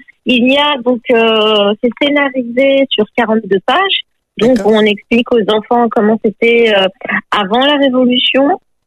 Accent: Paris, Île-de-France, France; C'est pour lui que je suis parisienne d'origine quand même, on n'oublie pas ses jours d'origine.

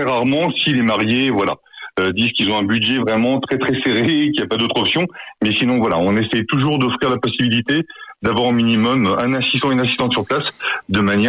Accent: Limoges, Nouvelle-Aquitaine, France; Non, je suis de Limoges, mais je me suis expatrié quelques temps.

